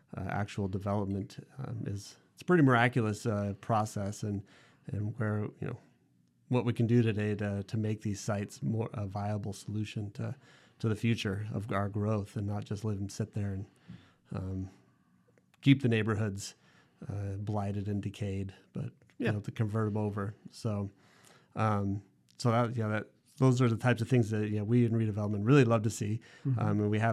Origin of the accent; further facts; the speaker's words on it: Las Vegas, Nevada, United States; also born or lived in Toronto; oh, I'm from Las Vegas.